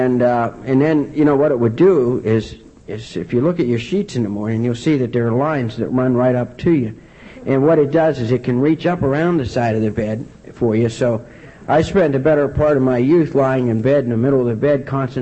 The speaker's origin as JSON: {"language": "English", "town": "Martins Ferry", "region": "Ohio", "country": "United States", "tie": "born there", "said": "I was born in this part of the country. I was born in Ohio, small town on the Ohio River named Martin's Ferry, and nobody's there anymore."}